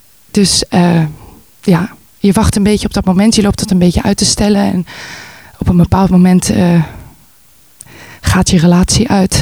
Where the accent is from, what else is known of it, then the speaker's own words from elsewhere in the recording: Voorburg, South Holland, Netherlands; now in Amsterdam, Netherlands; Ik ben een stadsmens. Geboren en opgegroeid in Nederland, zoals je kan horen. In Voorburg. Dat is een klein dorpje wat grenst aan Den Haag. Daar opgegroeid, naar school gegaan en op mijn 18e met mijn ouders besloten, we ruilen Voorburg in voor Amsterdam.